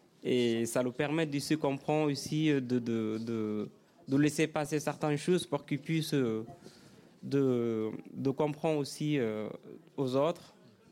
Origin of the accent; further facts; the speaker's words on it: Sudan; French is a second language; ma langue maternelle, c'est en fait le langage qui se situe en ethnique, qui se situe au Soudan